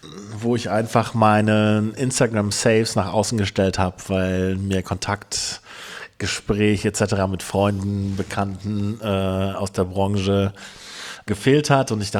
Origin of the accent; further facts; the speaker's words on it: Neuss, North Rhine-Westphalia, Germany; born there; now in Berlin, Germany; 45 Jahre alt. Gebürtig komme ich aus dem Rheinland, aus dem wunderbaren Neuss. Bin dann viele Jahre durch die Republik gezogen, über Frankfurt, Hannover, Hamburg, Mannheim